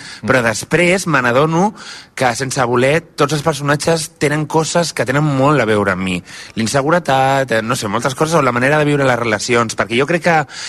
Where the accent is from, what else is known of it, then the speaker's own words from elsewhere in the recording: Cerdanyola del Vallès, Catalonia, Spain; I ara fixa't que aniré a Cerdanyola, que és el meu poble, aniré a fer el pregó de festes